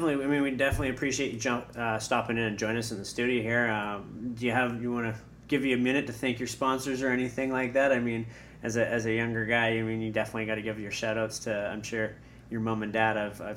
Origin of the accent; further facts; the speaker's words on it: Canada; It's exciting being a Canadian myself to see